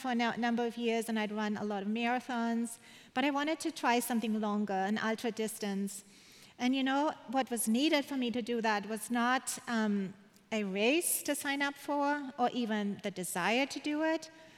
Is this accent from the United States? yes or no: no; Germany; I was born and raised in Germany.